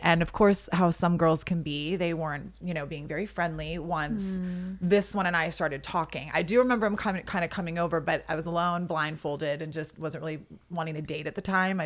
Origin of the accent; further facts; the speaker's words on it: Charleston, South Carolina, United States; I grew up in Charleston. So it's 843.